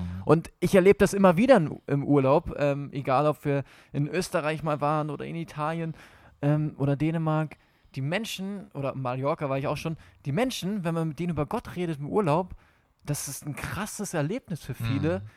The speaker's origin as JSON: {"language": "German", "region": "Schleswig-Holstein", "country": "Germany", "said": "weil ich komme aus Schleswig-Holstein, von der Ostsee- und Nordseeküste dazwischen."}